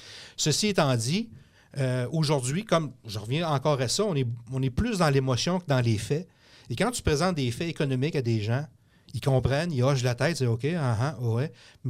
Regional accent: Montmagny, Quebec, Canada; now in Quebec City, Canada; Moi, j'ai été élevé à Montmagny.

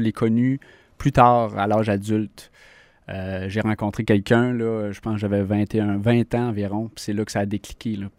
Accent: Mont-Sainte-Anne, Quebec, Canada; first language English; French is a second language; Puis moi, j'ai grandi au Mont-Saint-Anne, un endroit très touristique. J'ai grandi dans une famille anglophone, donc je parlais anglais.

